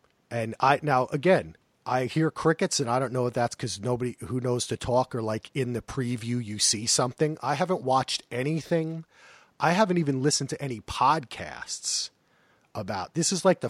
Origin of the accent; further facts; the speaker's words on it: New Jersey, United States; I'm sorry, I am from New Jersey. That's kind of hard for me.